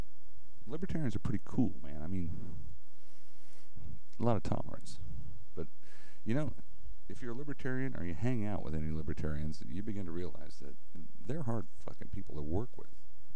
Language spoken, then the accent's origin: English; Georgia, United States; today began a political campaign in my home state of Georgia. Georgia is a southeastern state.